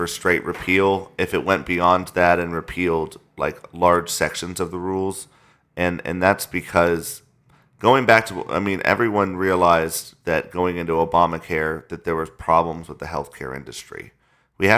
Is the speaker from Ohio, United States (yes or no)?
no; Arizona, United States; Yeah, I grew up in Arizona, and so I'm very familiar with Senator McCain.